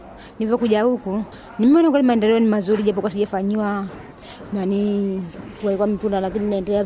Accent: Sumbawanga, Rukwa, Tanzania; Mara ya pili nikaenda Sumbawanga mjini kule kwetu kijijini, nikatibiwa kwa mara ya pili, haikutokea nafuu.

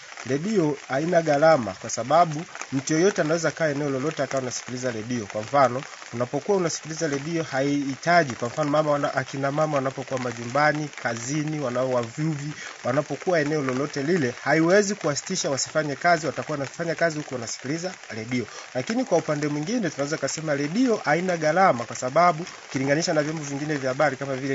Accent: Muleba, Kagera, Tanzania; natokea Mleba, Kagera, Tanzania.

